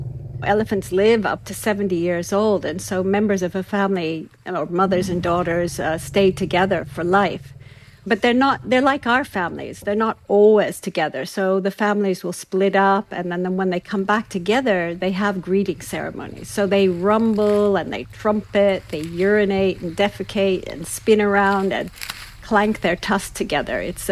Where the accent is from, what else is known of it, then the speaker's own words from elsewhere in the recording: Kenya; We grew up in Kenya, and Amboseli was one of the places we used to go on safari on school holidays.